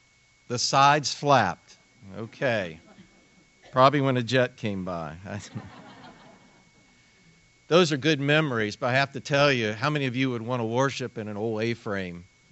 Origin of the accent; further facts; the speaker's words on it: Ohio, United States; I came from Ohio with this kind of good meat and potatoes Buckeye sensibility about me.